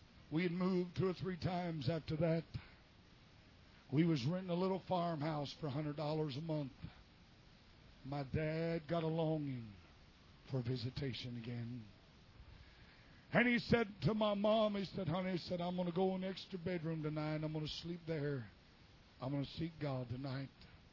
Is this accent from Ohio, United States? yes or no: yes; Columbus, Ohio, United States; I remember in the little house we were raised in Columbus, Ohio, when I was, amen, 8, 9, 10 years old.